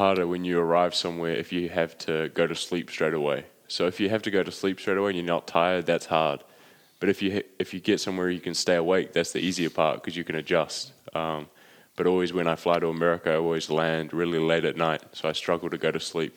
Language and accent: English; Auckland, New Zealand; we go from Auckland, my hometown, we go through either LA, San Fran, or now Houston